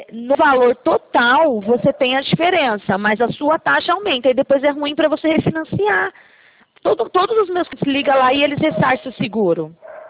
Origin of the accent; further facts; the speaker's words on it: Barueri, São Paulo, Brazil; Eu sou de São Paulo, Barueri.